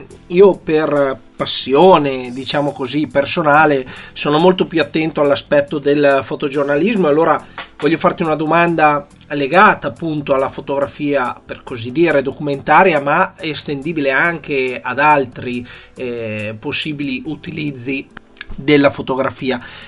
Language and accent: Italian; Mantua, Lombardy, Italy; Noi siamo di Mantova, luogo importante storicamente parlando, legato alle battaglie risorgimentali.